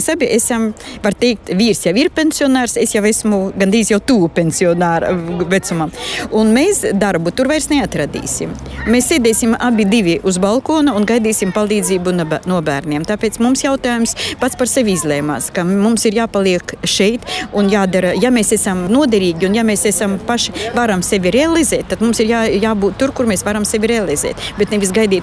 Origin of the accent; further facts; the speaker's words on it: Zhytomyr, Zhytomyr Oblast, Ukraine; now in Luxembourg; tur, kur mēs paši esam no Žitomiras. Tur pārsvarā ir nu, mierīgi tādā ziņā.